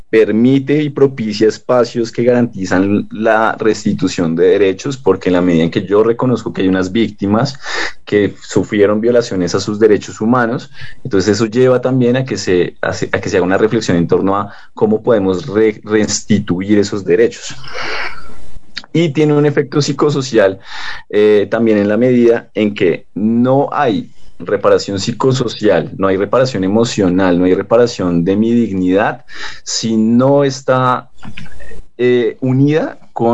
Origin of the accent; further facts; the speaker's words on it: Colombia; El conflicto armado, de una u otra manera, nos configura como colombianos, contribuye a nuestra identidad